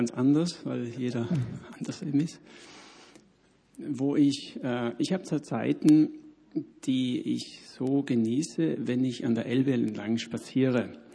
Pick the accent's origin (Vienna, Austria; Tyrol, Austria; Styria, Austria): Tyrol, Austria; Es hat auch mit meiner Herkunft zu tun. Ich bin in der Nähe vom Inn aufgewachsen, in Tirol.